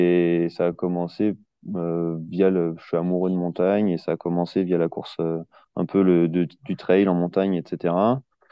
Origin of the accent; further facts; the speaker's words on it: Centre-Val de Loire, France; Je suis du Loiret et je suis arrivé dans la région il y a à peine un an, quoi. Je suis arrivé au début de l'été.